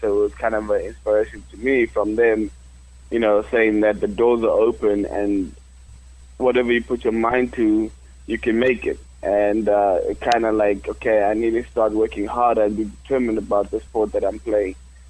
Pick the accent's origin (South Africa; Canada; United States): South Africa; Limpopo; I'm from South Africa. I was born in a rural area called Limpopo, which is not much going on over there. It's just a village.